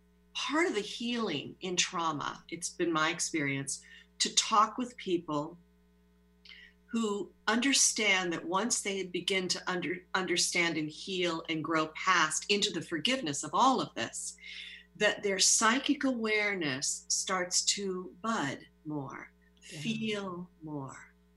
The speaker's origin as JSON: {"language": "English", "region": "Pennsylvania", "country": "United States", "tie": "born or raised there", "said": "but I'm also in touch with my hometown in Pennsylvania."}